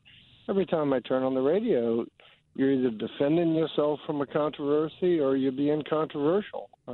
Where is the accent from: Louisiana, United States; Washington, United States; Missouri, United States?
Louisiana, United States; Algiers; I'm from Algiers.